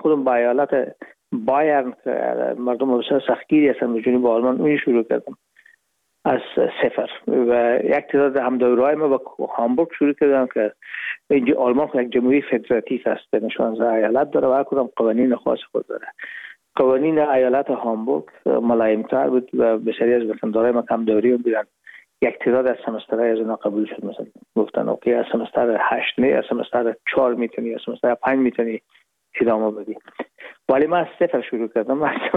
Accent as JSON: {"language": "Persian", "region": "Herat", "country": "Afghanistan", "moved": "as an adult", "lives_now": "Hamburg, Germany", "said": "ما رفتیم از کابل به هرات و پیش که فاکولته رو پایان برسانیم یا دیپلمی بگیریم از هرات از طریق زمینی داخل مرز ایران شدیم"}